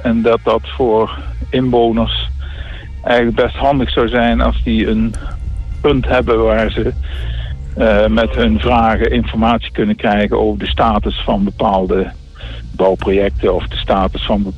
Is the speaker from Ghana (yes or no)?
no; Grave, North Brabant, Netherlands; En omdat ik uit Graven kom, ken ik die projecten en plaatsen natuurlijk.